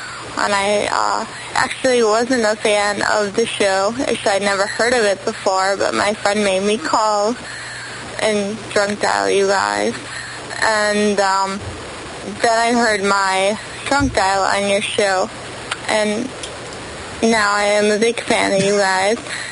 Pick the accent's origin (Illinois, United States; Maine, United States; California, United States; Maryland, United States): Illinois, United States; Chicago; It's by the way … from Chicago.